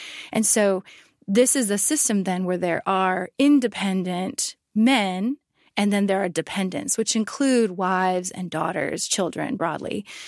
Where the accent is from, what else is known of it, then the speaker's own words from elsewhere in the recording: Midwest, United States; The reason I chose the Midwest is because I'm from the Midwest.